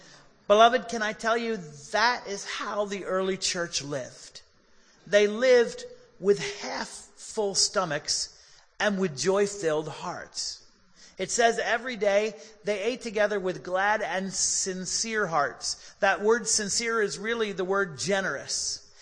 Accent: Philadelphia, Pennsylvania, United States; Philadelphia is my hometown.

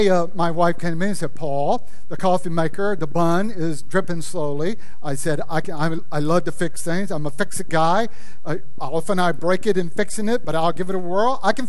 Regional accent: Louisiana, United States; When I was growing up in Louisiana, revival happened in April.

